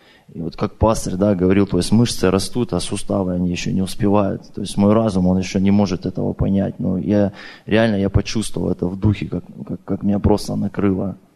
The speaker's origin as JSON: {"language": "Russian", "country": "Russia", "said": "я из России приехал."}